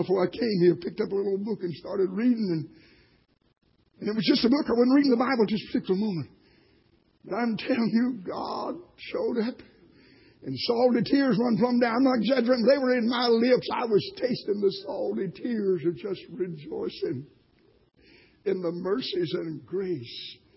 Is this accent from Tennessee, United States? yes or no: yes; Tennessee, United States; You know, I used to pastor in the state of Tennessee. Anybody here from Tennessee? I'm from Tennessee.